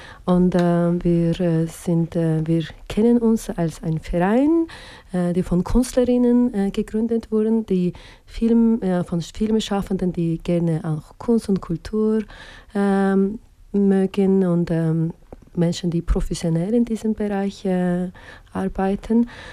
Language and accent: German; Azerbaijan; German is a second language; moved away as an adult; now in Bern, Switzerland; Ich wohne in Bern, aber ursprünglich bin ich aus Aserbaidschan. Ich wohne hier als eine Journalistin im Exil seit etwa 9 Jahren